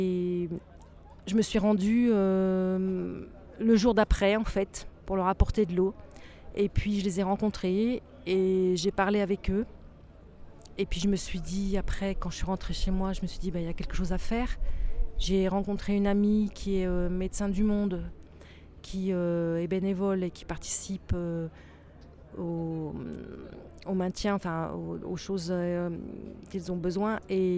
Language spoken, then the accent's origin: French; France; moi, je suis française, moi, je dors dans un lit tous les soirs